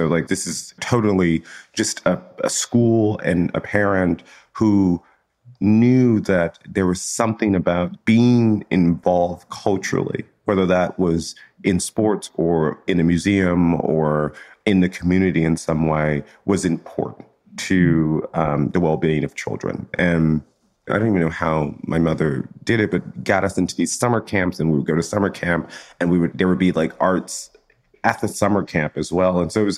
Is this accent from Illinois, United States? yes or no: yes; Chicago, Illinois, United States; one of the great things I think about growing up in Chicago at the time was that it was a big city with a lot of possibility